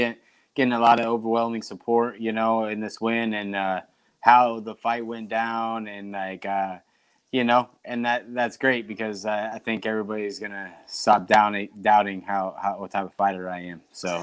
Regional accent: Nebraska, United States; It was small town. I grew up in a town of about 7,000 people.

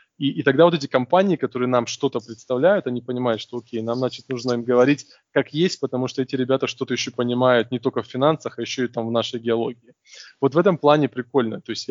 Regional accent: Neryungri, Sakha Republic, Russia; born there; Но я родился в Неринг, и это Якутия, южная часть Якутии.

